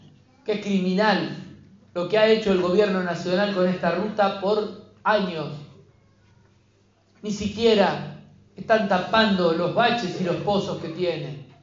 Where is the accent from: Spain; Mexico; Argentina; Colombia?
Argentina; Hughes, Santa Fe; Yo soy de un pueblo, de Hugues, mucho más chico que Vera, 5.000 y pico habitantes, decimos 6.000, somos medio agrandados allá.